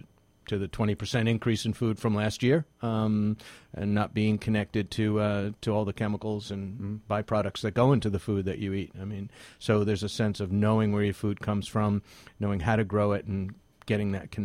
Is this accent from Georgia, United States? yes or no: no; Brooklyn, New York, United States; I mean, born and raised in Brooklyn. Love it.